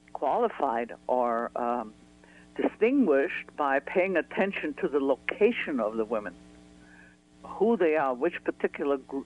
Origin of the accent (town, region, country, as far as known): Vienna, Austria; born or raised there